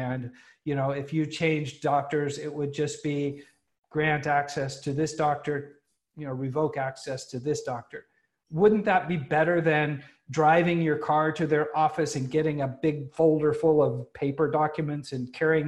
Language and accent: English; United States; as an American who lives abroad right now